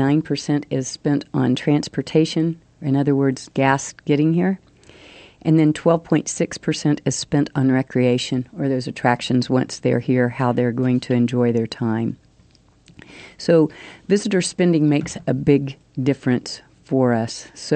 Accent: Kansas, United States; I'm from Southeast Kansas.

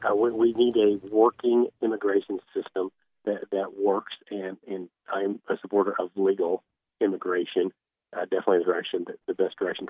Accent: Quinter, Kansas, United States; I grew up in Quinter, which is kind of 800 people, so I grew up playing eight-man football and in FFA and 4-H.

